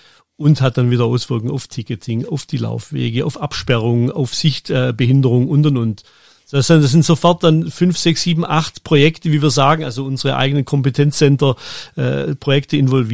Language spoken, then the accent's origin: German; Germany; now in Switzerland; Ich bin dann als Deutscher noch in die Schweiz gekommen.